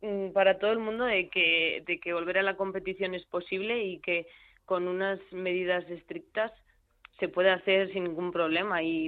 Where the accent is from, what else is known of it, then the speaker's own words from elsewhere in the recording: León, Castile and León, Spain; born there; yo nací en León y por supuesto me siento leonesa